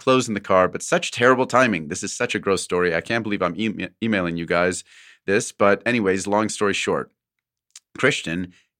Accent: Portland, Oregon, United States; I'm from Portland, Oregon.

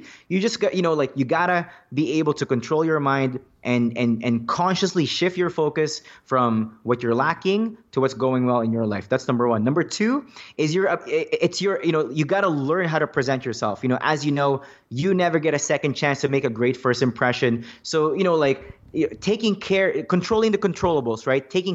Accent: Philippines; now in Canada; You know, I'm Filipino. At one point in my life, I used to be embarrassed about my race because, you know, like, a lot of Filipinos, especially in Canada, they work like low level jobs

